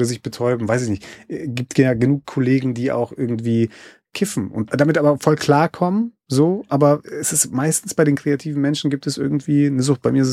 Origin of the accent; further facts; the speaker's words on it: East Germany, Germany; born there; dadurch, dass ich im Osten geboren bin